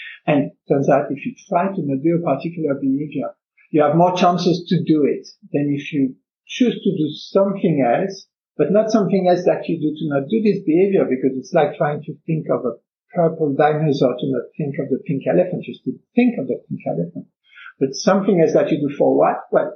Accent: France; now in Canada; I come from France, I'm now in Canada, I have dear friends and family in France

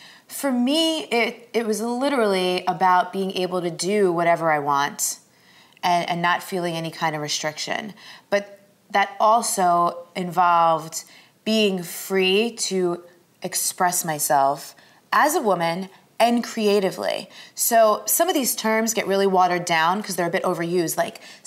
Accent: New York, United States; I'm loud, I'm Italian and Puerto Rican, I'm from New York, like I'm never gonna be like soft and delicate, really.

